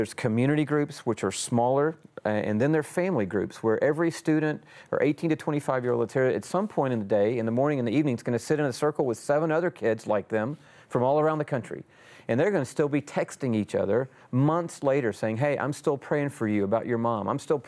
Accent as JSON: {"language": "English", "town": "Atlanta", "region": "Georgia", "country": "United States", "said": "I'm from Atlanta, Georgia."}